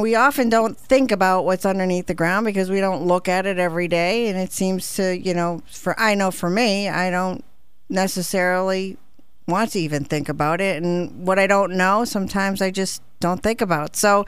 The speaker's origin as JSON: {"language": "English", "town": "Dunmore", "region": "Pennsylvania", "country": "United States", "said": "of course, we're from Dunmore, and we are over a mine"}